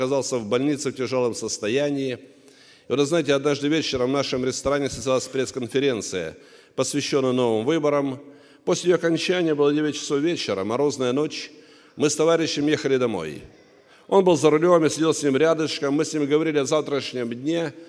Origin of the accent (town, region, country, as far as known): Anapa, Krasnodar Krai, Russia; born or raised there